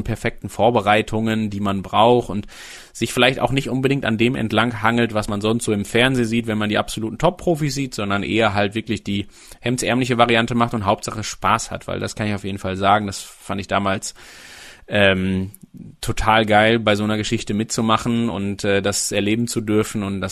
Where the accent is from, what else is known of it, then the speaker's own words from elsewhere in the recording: North Rhine-Westphalia, Germany; born there; Ich komme gebürtig aus dem Sauerland